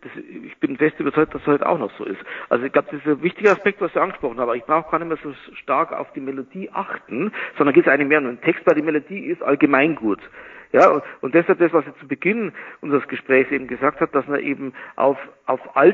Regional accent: Bavaria, Germany; moved away as an adult; now in Freiburg, Germany; ich bin jetzt seit seit 16 Jahren in Freiburg und lebe natürlich in Freiburg seit 12 Jahren, aber ich stamme aus Bayern und habe sozusagen die ersten 40 Jahre meines Lebens in Bayern verbracht und bin dort natürlich aufgewachsen.

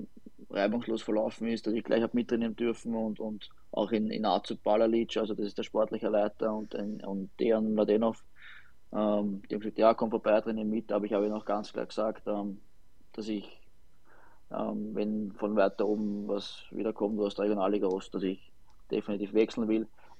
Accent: Vienna, Austria; Und ich als Wiener, Wien aufgewachsen, definitiv Rapid.

